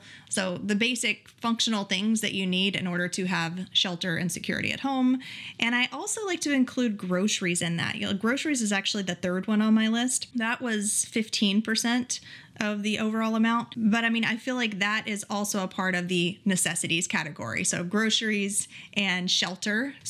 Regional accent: Texas, United States; also born or lived in Arizona / California; now in Oregon, United States; And of course, I grew up in Texas and now I'm over here in Oregon

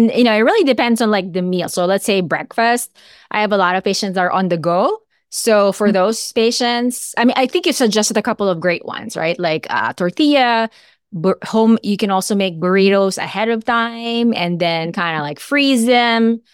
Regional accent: Philippines; now in United States; So I grew up in the Philippines. So I ate rice every day and every meal when I was growing up.

